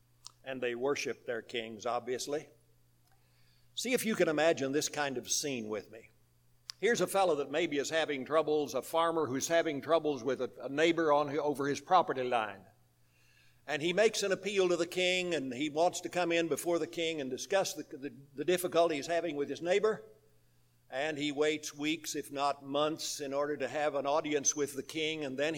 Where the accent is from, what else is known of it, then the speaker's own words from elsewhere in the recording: Missouri, United States; My home state is Missouri.